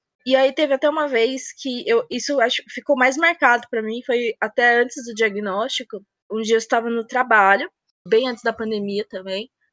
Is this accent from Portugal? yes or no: no; São Paulo, Brazil; tenho 30 anos, sou de São Paulo e detesto calor.